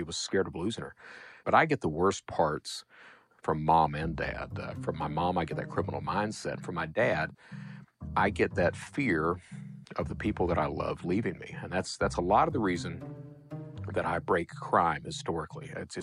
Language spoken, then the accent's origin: English; Hazard, Kentucky, United States; I'm from Eastern Kentucky. Hazard is coal country.